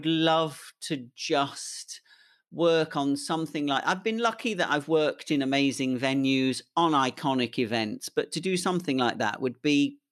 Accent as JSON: {"language": "English", "region": "England", "country": "United Kingdom", "said": "I really consider I'm very British. I don't say English now because it's too jingoistic, but I'm really proud to be British."}